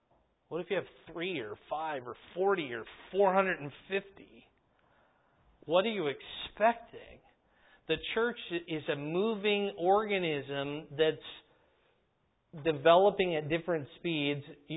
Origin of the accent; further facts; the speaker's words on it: Fort Dodge, Iowa, United States; I grew up in Fort Dodge. I was born in Fort Huachuca, Arizona, by the way.